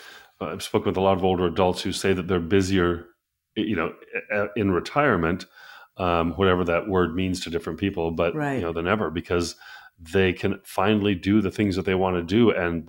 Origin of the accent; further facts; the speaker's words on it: North Dakota, United States; I grew up in North Dakota.